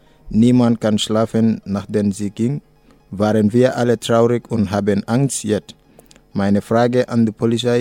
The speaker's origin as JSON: {"language": "German", "country": "Gambia", "second_language": "German", "lives_now": "Germany", "said": "Ich komme aus Gambia. Ich bin 18 Jahre alt und seit 7 Monaten in Deutschland."}